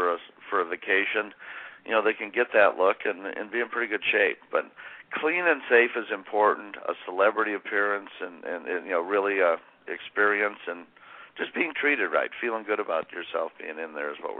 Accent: Indiana, United States; we're both Hoosiers. We're from Indiana.

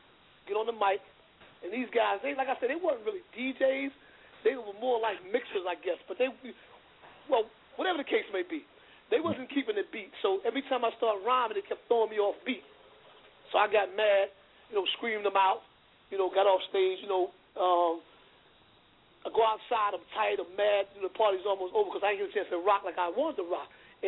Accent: Alabama, United States; now in Schaumburg, United States; You know, I came here from Alabama in 1970, and I happened to move right across the street from Cookie.

